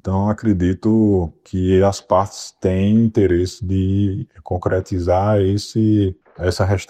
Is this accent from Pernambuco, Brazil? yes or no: no; João Pessoa, Paraíba, Brazil; Como eu sou da cidade, né, de João Pessoa, sou natural daqui